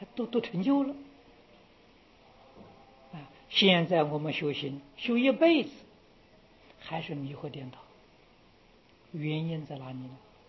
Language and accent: Chinese; China; 这就是我们中国人讲的师承啊